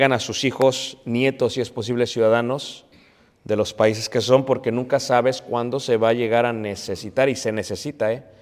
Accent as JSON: {"language": "Spanish", "region": "Mexico City", "country": "Mexico", "tie": "born there", "said": "Yo nací en el Hospital Parque de los Venados en Ciudad de México. Entonces, automáticamente con el nacimiento, mi nacimiento lleva una ciudadanía. Tengo esta ciudadanía mexicana, donde quiera que yo vaya."}